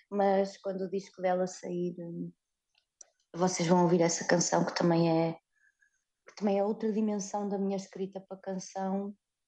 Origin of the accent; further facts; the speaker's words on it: Vila Nova de Gaia, Norte, Portugal; a Academia de Música de Vilar do Paraíso, em Vila Nova de Gaia, onde eu cresci